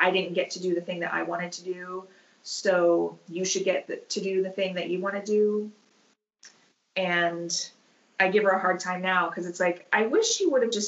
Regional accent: Michigan, United States; also born or lived in Dayton, Ohio; I actually grew up in Michigan. I never anticipated ending up back here, but I was born in Dayton, Ohio, and was there until I was about 5. And then we moved up to Michigan.

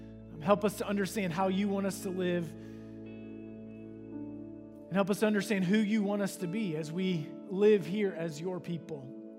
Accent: Cincinnati, Ohio, United States; I grew up in Cincinnati, and so if you're not exactly sure where Cincinnati is, it's in the very southwest corner of the state of Ohio.

